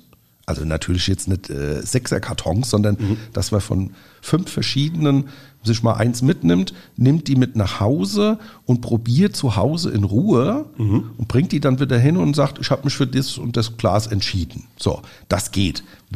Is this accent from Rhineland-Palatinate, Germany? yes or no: yes; Mainz, Rhineland-Palatinate, Germany; Also als Mainzer